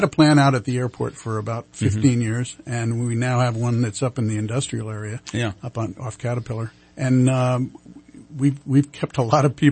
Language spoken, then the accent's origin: English; East Coast, United States; I grew up in the East Coast. I grew up on Long Island Sound.